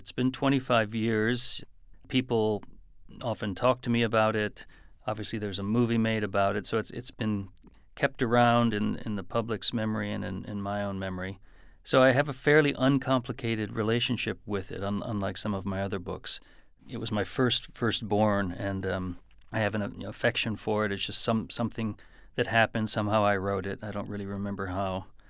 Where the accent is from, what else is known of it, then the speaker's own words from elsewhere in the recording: Detroit, Michigan, United States; I realized that it was the experience of growing up in Detroit that really led me to write the book.